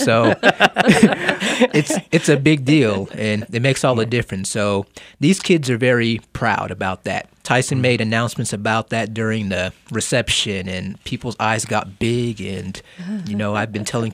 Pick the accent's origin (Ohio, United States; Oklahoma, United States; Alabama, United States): Oklahoma, United States; Like even me growing up in Oklahoma, you know, we didn't have that kind of presentation.